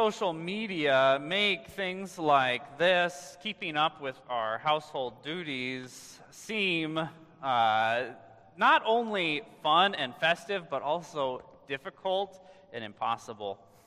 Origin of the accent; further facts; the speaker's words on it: Nebraska, United States; And I grew up in Nebraska next to Wahoo, Nebraska